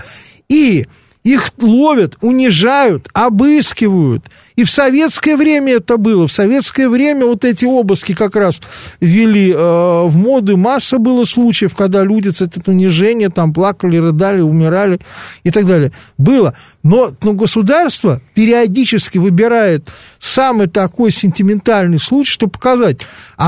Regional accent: Moscow, Russia; на мне аршинными буквами написано, что я москвич.

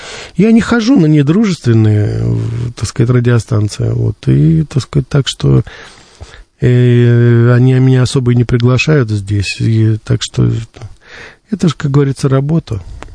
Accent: Russia; Говорю, так вы из России? Я говорю, да, вы знаете, я из России. А где вы так хорошо научились говорить по-английски? Я говорю, вы знаете, в России.

